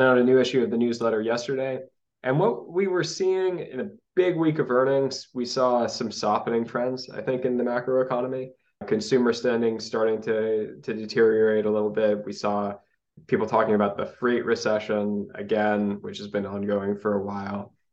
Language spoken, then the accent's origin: English; California, United States; And unfortunately, as a Californian, like I feel like California and the startup economy are two of the areas where credit will actually end up tightening most severely.